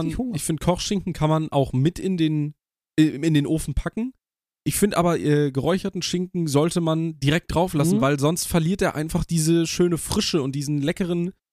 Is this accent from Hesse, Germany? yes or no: no; Baden-Württemberg, Germany; da bin ich ja ein Schwabe.